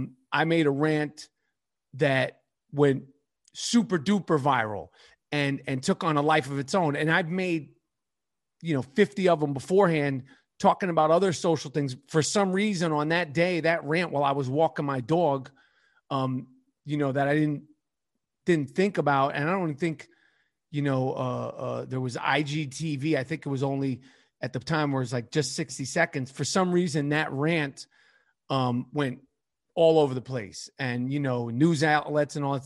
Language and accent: English; New York, United States; And as far as, you know, for me, you know, growing up in New York, the way I grew up